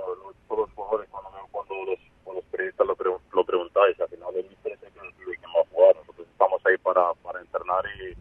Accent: Belgrade, Serbia; born there; Spanish is a second language; moved away; serbio, nací en Belgrado, pero bueno, llevo mucho tiempo aquí

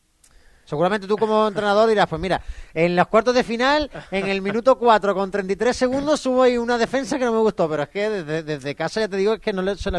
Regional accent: Málaga, Andalusia, Spain; somos andaluces, somos malagueños, somos extremadamente exagerados

